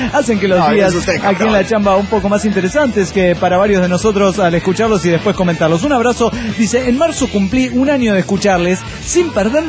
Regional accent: Mexico City, Mexico; del DF mexicano.

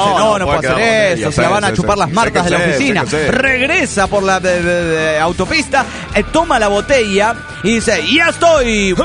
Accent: San Luis, Argentina; de San Luis, Argentina.

